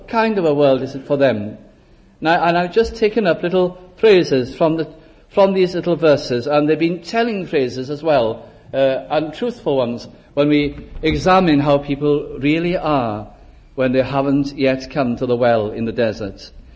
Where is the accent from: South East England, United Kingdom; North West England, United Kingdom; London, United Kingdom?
North West England, United Kingdom; I was brought up in South Lancashire, and the town I lived in was just on the edge of the moorlands.